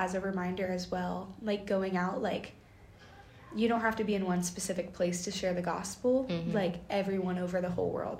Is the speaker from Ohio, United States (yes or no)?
yes; Canton, Ohio, United States; I am from Ohio, specifically Canton area, if you know where that is.